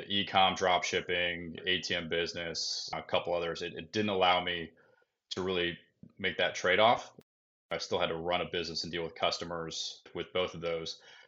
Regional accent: Orlando, Florida, United States; Born and raised in Orlando, Florida. I tried to get out quite a few times, but just kept coming back, work and school and everything kept me here.

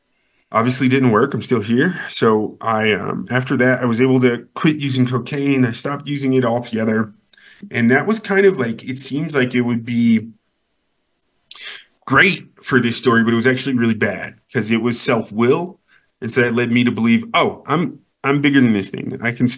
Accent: Denver, Colorado, United States; I grew up here in Denver, pretty normal family.

